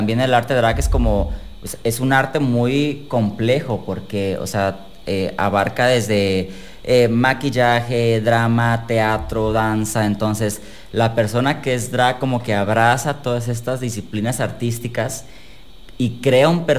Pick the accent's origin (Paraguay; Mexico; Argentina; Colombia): Mexico; now in Costa Rica; O sea, yo cuando llegué aquí a Costa Rica, de México, o sea, yo vine aquí y vi esos shows que en México, a pesar de ser una ciudad grande y demás, no los veía.